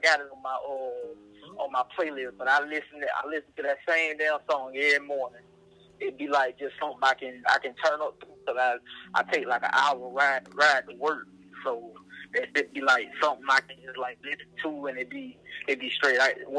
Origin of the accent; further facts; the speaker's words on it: Lake City, Florida, United States; I'm from Lake City. From Lake City. I go to school at FAMU, Tallahassee.